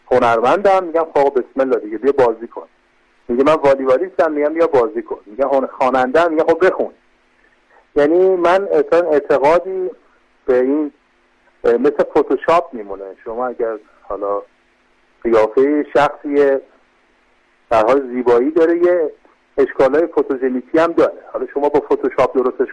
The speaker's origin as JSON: {"language": "Persian", "town": "Rey", "region": "Tehran Province", "country": "Iran", "tie": "born or raised there", "said": "من خودم بزرگ شده تهران هستم، شهر ری خانم."}